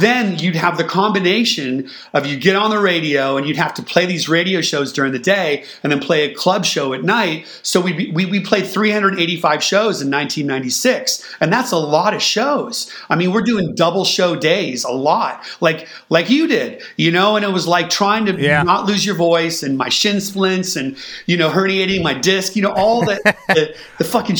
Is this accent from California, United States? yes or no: yes; California, United States; growing up in the Bay Area, when I first heard